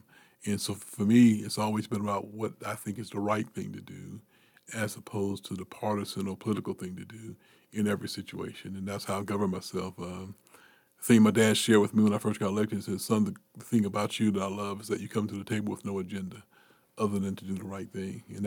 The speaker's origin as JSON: {"language": "English", "town": "Wilmington", "country": "United States", "tie": "born or raised there", "said": "You know, I grew up here in Wilmington. I moved here when I was a year old. My father's from here."}